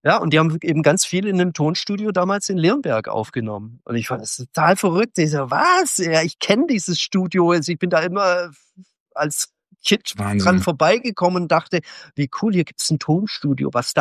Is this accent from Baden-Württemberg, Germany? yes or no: yes; Leonberg, Baden-Württemberg, Germany; born there; also ich bin ja gebürtig aus Leonberg, eine Vorort, sagen wir mal, von Stuttgart.